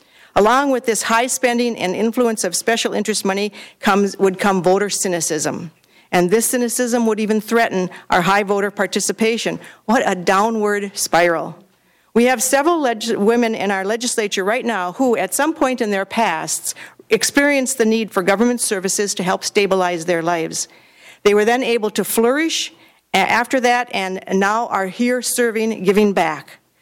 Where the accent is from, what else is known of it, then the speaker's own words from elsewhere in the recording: Columbia Heights, Minnesota, United States; from Columbia Heights, a senator.